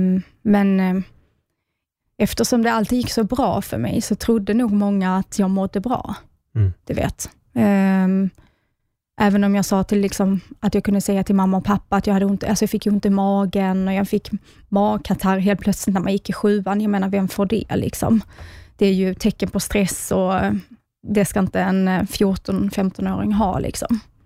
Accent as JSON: {"language": "Swedish", "region": "Skåne", "country": "Sweden", "said": "Så jag kommer ju från Skåne, som hörs kanske."}